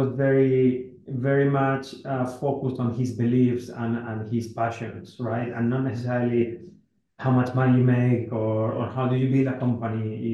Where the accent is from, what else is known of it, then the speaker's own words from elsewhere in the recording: southern Spain, Spain; moved away as an adult; now in Barcelona, Spain; So I became independent when I was 18 years old. I moved from Southern Spain to Barcelona, and then I never went back, right, to my, let's say, original, like, similar family in Southern Spain.